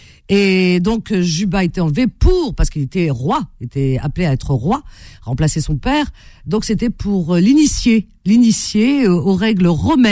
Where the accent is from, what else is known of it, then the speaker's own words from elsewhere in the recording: Cherchell, Tipaza Province, Algeria; Qui est enterrée à Cherchel, dans ma ville natale.